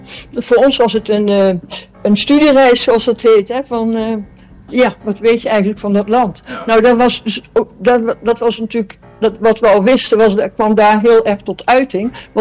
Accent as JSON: {"language": "Dutch", "town": "Oeffelt", "region": "North Brabant", "country": "Netherlands", "tie": "born there", "said": "ik ben geboren in Oefeld. Dat is ook een klein dorp in die buurt."}